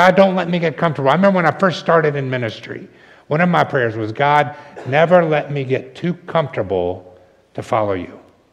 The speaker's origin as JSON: {"language": "English", "region": "the South", "country": "United States", "tie": "born or raised there", "lives_now": "New York, United States", "said": "I grew up in the South. I've lived in New York for 11 years, very different cultures."}